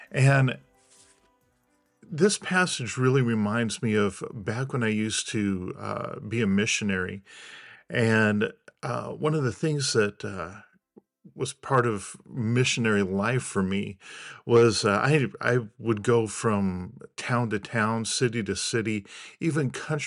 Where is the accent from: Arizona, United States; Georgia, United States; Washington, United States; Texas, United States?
Arizona, United States; I grew up in Arizona, okay?